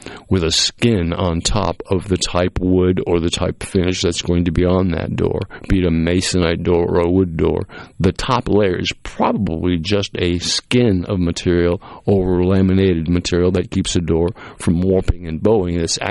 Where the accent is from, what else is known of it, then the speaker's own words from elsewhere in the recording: Cape Cod, Massachusetts, United States; But, growing up in the Cape, it was a great place to grow up.